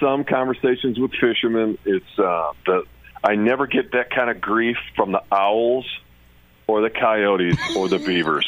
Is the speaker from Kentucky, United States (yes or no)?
yes; Louisville, Kentucky, United States; to the fishing world, I'm that guy from Louisville because I was on Kentucky Afield.